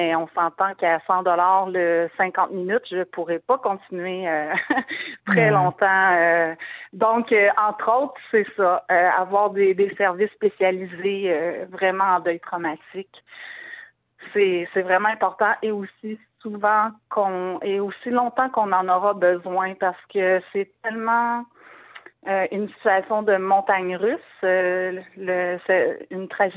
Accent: Quebec, Canada; Audrey est québécoise. Nous sommes québécois, ses parents.

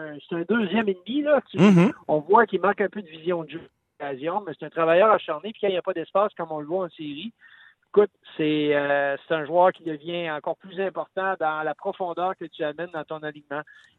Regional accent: Quebec, Canada; comme on dit chez nous au Québec

